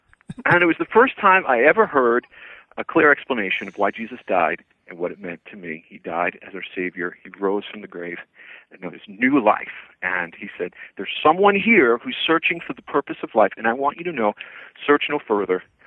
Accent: New York, United States; Yeah, I was raised in Long Island, New York, Italian, Catholic, typical sort of experience.

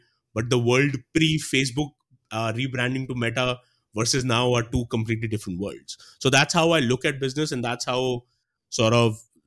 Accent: Delhi, India; also born or lived in London; I'm from Delhi, went to IIT Delhi for my engineering.

